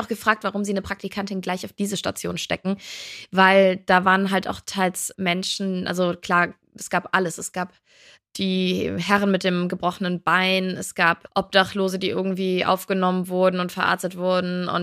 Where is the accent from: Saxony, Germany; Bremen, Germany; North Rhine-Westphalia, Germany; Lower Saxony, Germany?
North Rhine-Westphalia, Germany; Cologne; Ja, gut, ich bin halt Rheinländerin, ich komme aus Köln